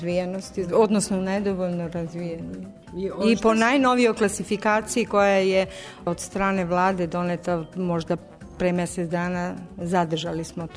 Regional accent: Paraćin, Central Serbia, Serbia; also born or lived in Bečej; Ja sam rodom iz Paraćina, a pre dolaska sam živjela u Bečeju, u Vojvodini.

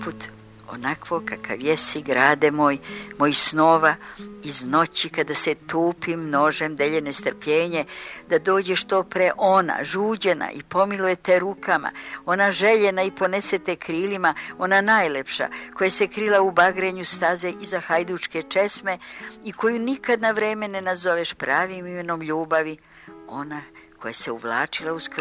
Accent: Novi Sad, Vojvodina, Serbia; now in Belgrade, Serbia; I tako sam ja postala Beograđanka, a u stvari sam rođena u Novom Sadu, koji je moj dragi rodni grad, rođena u jednoj senovitoj divnoj ulici Lukijana Mušickog.

